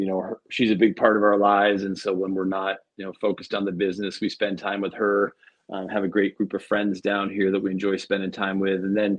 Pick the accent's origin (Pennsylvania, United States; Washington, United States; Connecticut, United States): Pennsylvania, United States; Now we both my wife and I grew up in South North. Let's see, Northwest Pennsylvania, a little north of Pittsburgh, PA. So we've been down here since the 2000s.